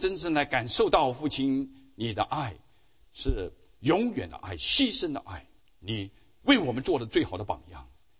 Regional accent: China; 这句话我们中国人啊不难接受

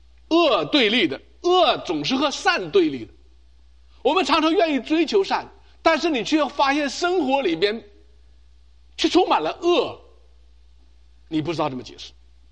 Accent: China; 我们中国人常常讲到古代文献呢，我们讲到我们中国文明里边

